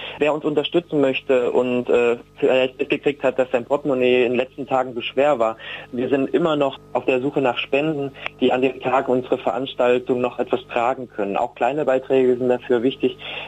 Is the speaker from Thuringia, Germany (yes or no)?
yes; Apolda, Thuringia, Germany; Ich bin im Weimarer Land aufgewachsen, in Apolda genau.